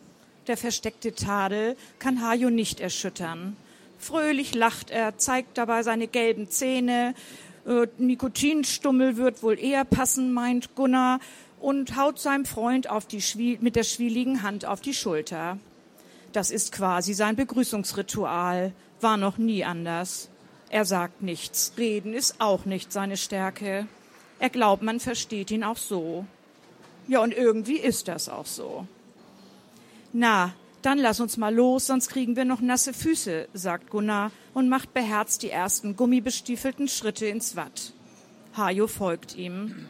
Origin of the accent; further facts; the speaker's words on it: Brunsbüttel, Schleswig-Holstein, Germany; Ich komme aus Brunsbüttel. Das ist auch in Dithmarschen an der Nordseeküste. Sie werden es auch wahrscheinlich an unserem etwas anderen Dialekt hören, dass wir von da kommen.